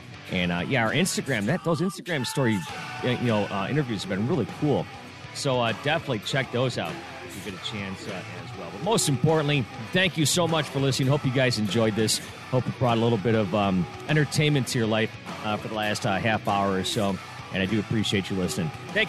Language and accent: English; Buffalo, New York, United States; now in Detroit, United States; Growing up in Buffalo, man, I moved here to Detroit right after all those Super Bowl runs.